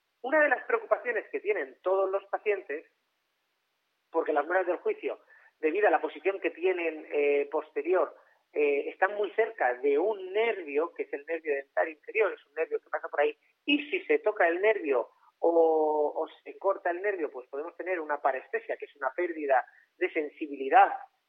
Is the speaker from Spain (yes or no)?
yes; Valencian Community, Spain; No, creo que la gente de la provincia de Alicante queremos anestesia.